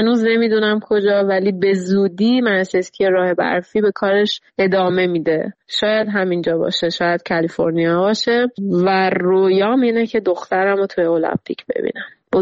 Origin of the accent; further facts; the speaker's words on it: Iran; الانی که اینجا نشستم به دور از ایرانم